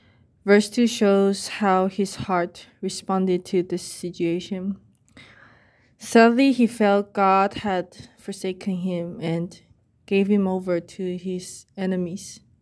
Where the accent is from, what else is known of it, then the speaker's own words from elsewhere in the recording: Taiwan; moved away as an adult; now in United States; from my home country, Taiwan, to the U.S., it's not easy for me.